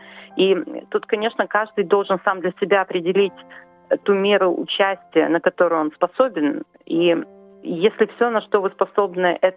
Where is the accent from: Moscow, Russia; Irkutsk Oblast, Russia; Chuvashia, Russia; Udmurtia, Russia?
Udmurtia, Russia; Izhevsk; moved away as an adult; now in Australia; я родом из Ижевска и живу в Австралии 15 лет.